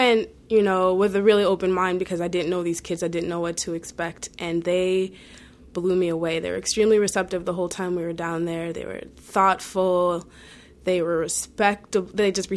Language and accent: English; the North, United States; Even though I'm from the North, I'd never been to the South before my trip to Katrina.